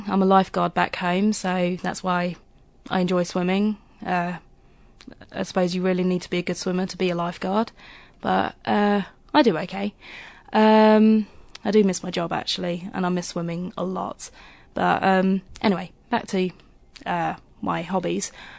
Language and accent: English; South Norwood, London, United Kingdom; I was born at Guy's Hospital in London, and I grew up in South Norwood, southeast London.